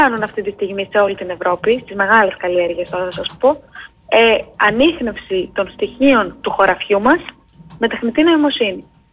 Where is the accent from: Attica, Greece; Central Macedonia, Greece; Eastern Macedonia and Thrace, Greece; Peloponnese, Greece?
Central Macedonia, Greece; Veria; μεγάλωσα κι εγώ σε αγροτική επαρχία και γι' αυτό έτσι τα πονάω τα θέματα τα αγροτικά. Είμαι από τη Βέρεια, πάνω στη Μακεδονία